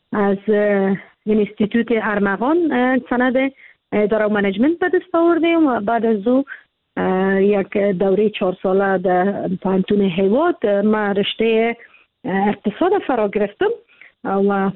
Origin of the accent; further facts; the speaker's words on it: Kabul, Afghanistan; متولد کابل هستم. در کابل زاده شدیم، در کابل کلان شدیم، درس خواندیم که دوره متوسطه و ابتدایی خوده متوسطه نسوان گذرگاه بوده، چون نزدیک خانه بود.